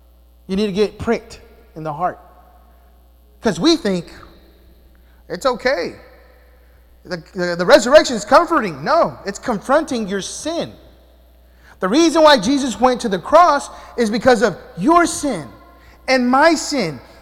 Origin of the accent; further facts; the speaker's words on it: the South, United States; I'm from the South, amen?